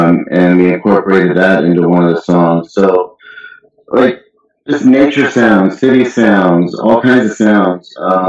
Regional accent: Culver City, California, United States; also born or lived in West Los Angeles; I grew up in Culver City, for the most part, you know, at a younger age, I grew up around, until I was about 8, I grew up around Pico and Shenandoah, in West

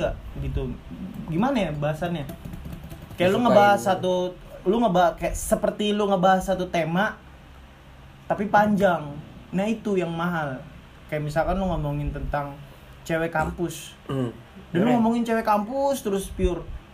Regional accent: Pamulang, Banten, Indonesia; Nah gue stand up lagi dan ternyata di Pamulang di kampung gue sendiri ada komunitas.

